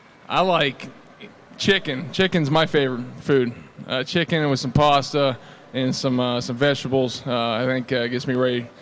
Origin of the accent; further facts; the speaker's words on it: Pittsburgh, Pennsylvania, United States; also born or lived in Dayton, Ohio; I was born in Dayton, Ohio. I lived there until I was about 6 or 7, moved to Pittsburgh, and we've lived around the same area since then, since I was 7 years old.